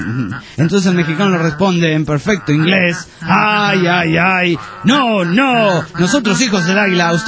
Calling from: Bolivia; soy de Bolivia, les escucho por internet

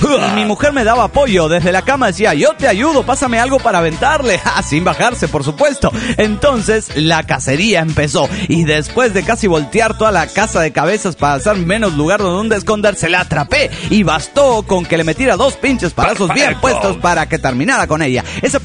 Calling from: Tijuana, Baja California, Mexico; Pues aquí en Tijuana, cabrones.

